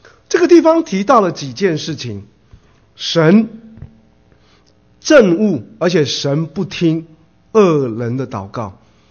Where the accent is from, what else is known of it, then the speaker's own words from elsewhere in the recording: China; 我们中国人讲说哈，心里骄傲的人狂心必在跌倒